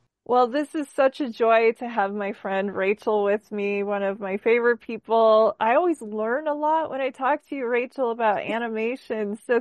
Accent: Minneapolis, Minnesota, United States; And I'm from Minneapolis, so it's a favorite.

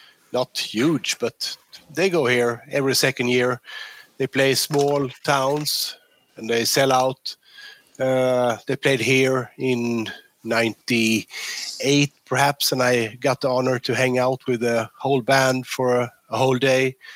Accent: Sweden; English is a second language; chased normal citizens here in my hometown of Sweden just for fun.

